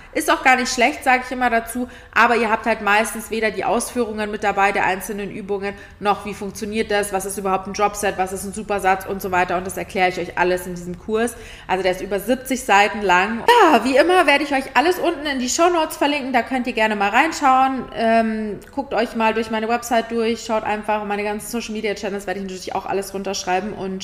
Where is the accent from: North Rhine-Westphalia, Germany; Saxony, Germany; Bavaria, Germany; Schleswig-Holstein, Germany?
Bavaria, Germany; Munich; now in Berlin, Germany; ich komme ja aus München